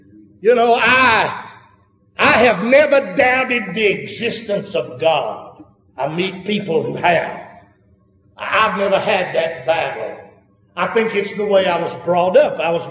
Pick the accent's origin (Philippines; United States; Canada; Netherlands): United States; Saluda, South Carolina; I don't want you feeling sorry for me because I hail from Saluda of all places.